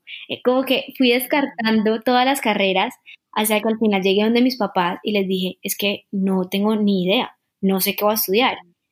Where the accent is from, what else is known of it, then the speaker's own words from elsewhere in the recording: Colombia; Tengo 27 años. Soy de Colombia